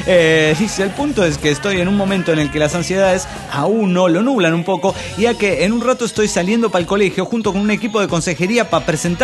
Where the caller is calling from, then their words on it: Córdoba, Argentina; de Córdoba, Argentina.